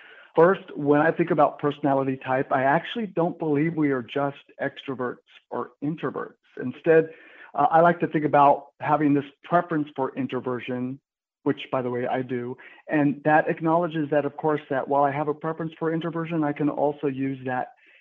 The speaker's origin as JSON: {"language": "English", "country": "United States", "said": "having this preference for introversion, and also I'm Mexican American and growing up in an environment that in many ways favors extroversion."}